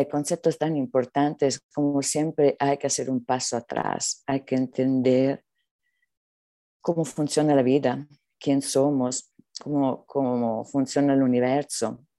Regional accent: Italy; yo soy italiana

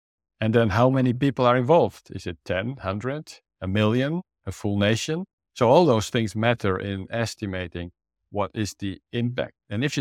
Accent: Netherlands; I'm from the Netherlands. Only 20 million people in the world who speak Dutch.

